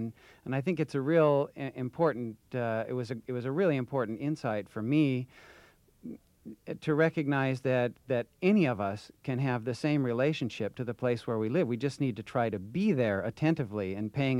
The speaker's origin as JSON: {"language": "English", "region": "Wisconsin", "country": "United States", "tie": "born or raised there", "said": "I grew up in Wisconsin being opposed to hunting."}